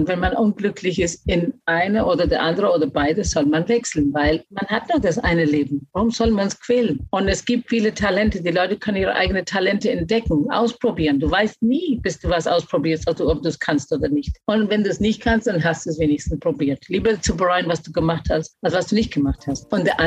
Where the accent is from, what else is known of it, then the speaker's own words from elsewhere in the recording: Ireland; German is a second language; moved away; Also ich bin in Irland aufgewachsen, habe die Schule mit 16 verlassen, weil ich wollte die große, weite Welt sehen.